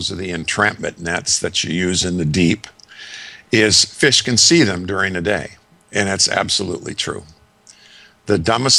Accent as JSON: {"language": "English", "region": "Michigan", "country": "United States", "said": "Okay, I'm from Michigan."}